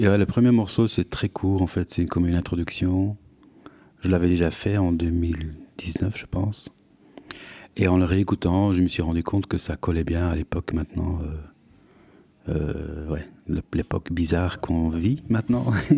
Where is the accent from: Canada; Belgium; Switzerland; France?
Belgium; Flanders; est en néerlandais, parce que je suis flamand à la base.